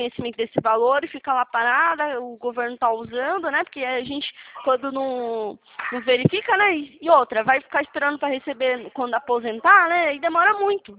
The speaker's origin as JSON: {"language": "Portuguese", "town": "Atibaia", "region": "São Paulo", "country": "Brazil", "said": "Como eu sou de Atibaia aqui"}